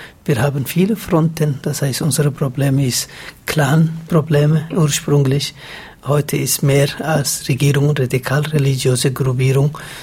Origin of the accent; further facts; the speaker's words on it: Somalia; German is a second language; ich komme aus Südsomalien oder Somalien, ein Ort, wo Jahrzehnte Bürgerkrieg geherrscht hat.